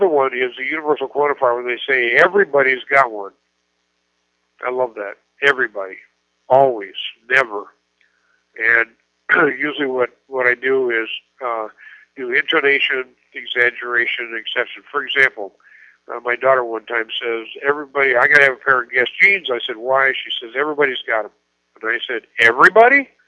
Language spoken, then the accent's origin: English; Iowa, United States; Now, I grew up in Iowa, and I'm thinking pennies, $9.99.